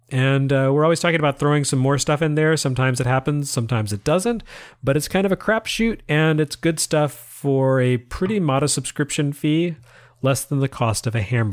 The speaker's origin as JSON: {"language": "English", "town": "Lubbock", "region": "Texas", "country": "United States", "tie": "born or raised there", "said": "because I grew up in Lubbock, Texas, where TI had one of its manufacturing plants, those things were everywhere when I was growing up."}